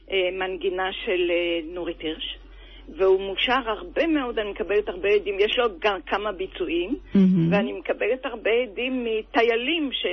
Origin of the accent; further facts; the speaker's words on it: Herzliya, Tel Aviv District, Israel; הרצליה המושבה.